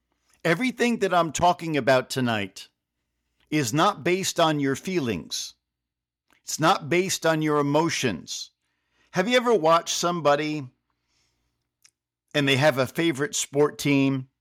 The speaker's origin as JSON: {"language": "English", "region": "New Jersey", "country": "United States", "tie": "born or raised there", "said": "I was raised in North Jersey around a lot of Jewish people."}